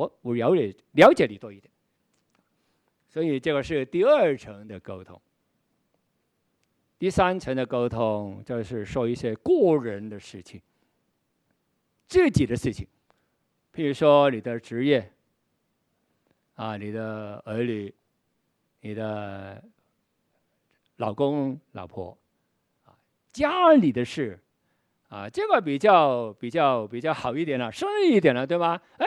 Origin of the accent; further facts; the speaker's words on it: Chaozhou, Guangdong, China; 我本身是潮州人啊，所以我们潮州人打招呼的时候常常会说你吃没，你吃了没有。